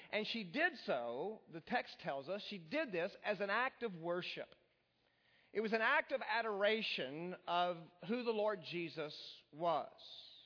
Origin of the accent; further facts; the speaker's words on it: Texas, United States; because I'm from West Texas, close to the New Mexico border